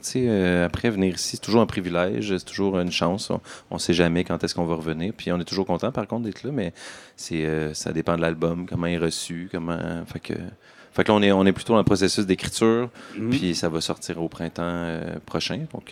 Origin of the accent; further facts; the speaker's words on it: Saint-Hyacinthe, Quebec, Canada; Moi, Saint-Hyacinthe, c'est un peu comme ici, là. Mettons, on est 50 000, fait chaud, puis les restaurants sont comme moyens.